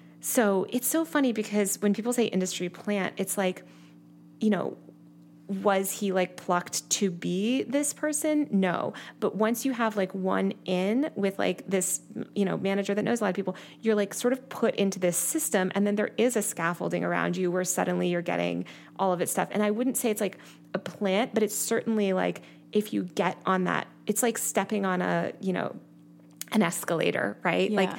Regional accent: New York City, New York, United States; and I'm from New York City originally

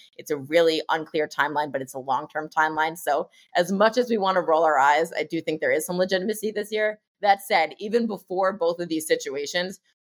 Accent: New Jersey, United States; This is particularly bad year for me to be jaded because I grew up in New Jersey

